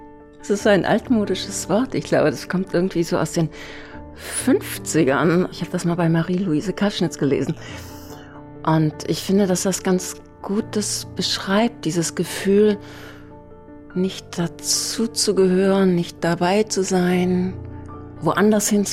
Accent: Berlin, Germany; also born or lived in Isny im Allgäu, Germany; Also ich bin ja teils in Berlin, aber auch da im Spandauer Forst letztendlich aufgewachsen, also auch Provinz. Und dann in Isny im Allgäu.

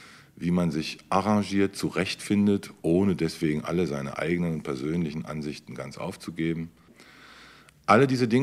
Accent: Duisburg, North Rhine-Westphalia, Germany; born there; also born or lived in Leipzig; zwischen Duisburg, meinem Geburtsort, und Leipzig, der Stadt, in die mein Vater nach dem Krieg gegangen ist

